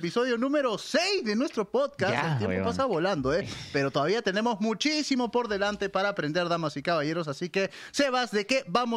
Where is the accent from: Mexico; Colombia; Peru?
Peru; como siempre acompañándote, princesita. Vengo desde Perú.